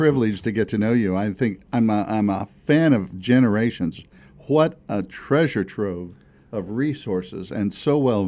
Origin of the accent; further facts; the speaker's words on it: Kansas City, United States; I wanted to just take some time to meet a friend here that I grew up in Kansas